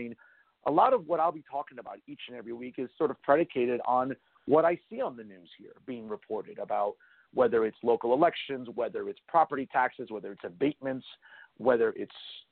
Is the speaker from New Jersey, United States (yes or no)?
yes; West New York, New Jersey, United States; now in Union City, United States; You know, I've known nothing but Hudson County my entire life. I grew up in West New York. I'm a proud Memorial High School alumni.